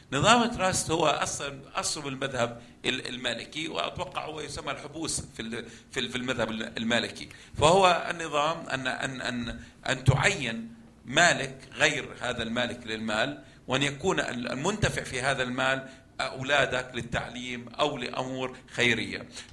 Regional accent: Jordan; انا بقول من بلدي الأردن

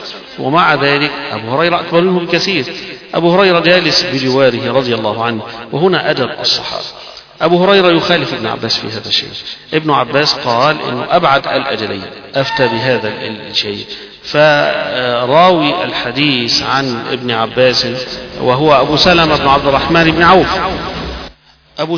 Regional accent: Egypt; يمكن عندنا في البيئة اللي احنا فيها كمصريين صعب

